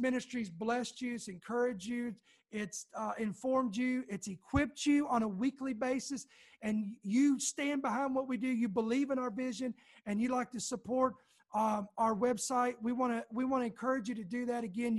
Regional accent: Kentucky, United States; born there; I am a Southern boy at heart. I was born in Kentucky, and I don't even like the weather in Kentucky.

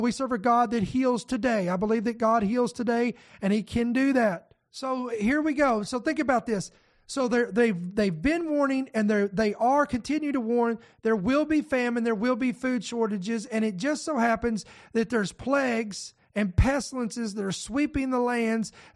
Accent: United States; And you know what? I'm an American.

